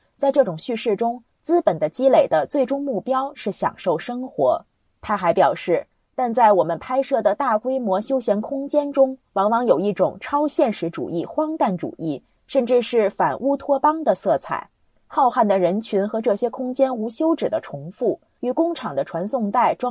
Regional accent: United States; 我是半个中国人，我妈妈是中国人，但我是在美国长大的

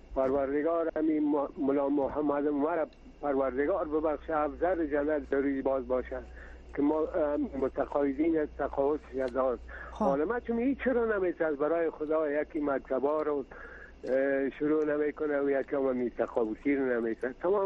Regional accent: Kabul, Afghanistan; از کابل هستم

